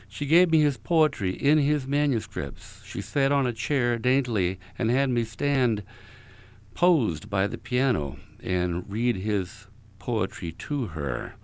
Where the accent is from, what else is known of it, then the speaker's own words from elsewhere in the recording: Utah, United States; I'm from Utah